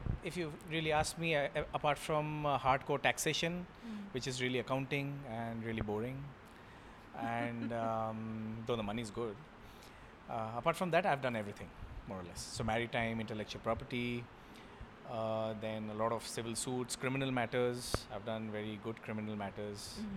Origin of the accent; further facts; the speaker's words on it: Kolkata, West Bengal, India; now in Mumbai, India; Well, born and brought up in Calcutta, in West Bengal, eastern side of India.